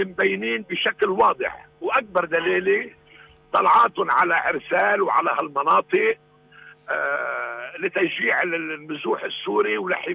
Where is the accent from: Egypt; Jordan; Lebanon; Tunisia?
Lebanon; أنا لبناني صرف.